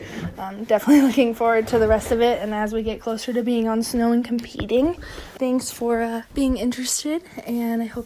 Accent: Anchorage, Alaska, United States; I'm from Anchorage, Alaska

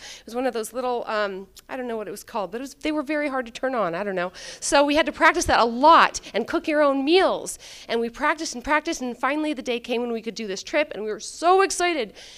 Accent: Talkeetna, Alaska, United States; Plus, I'm from Talkeetna, so I get a pass, right?

